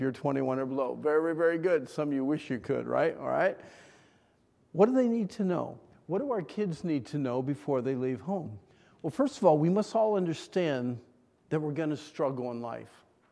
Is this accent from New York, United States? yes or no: no; Pennsylvania, United States; I am from Pennsylvania, and I wear that badge, you know, with loyalty and honor